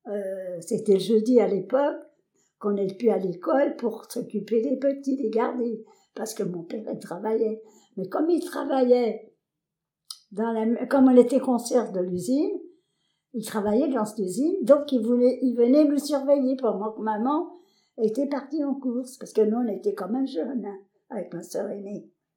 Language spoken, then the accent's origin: French; Montreuil, Île-de-France, France; also born or lived in Mansle; je suis née le 17-3-35 à Mansle, en Charente. Mes parents habitaient la campagne quelques années, et je crois que, je suis pas sûre, hein, que je devais avoir 3 ans quand ils sont partis sur Paris. Okay. Donc à Montreuil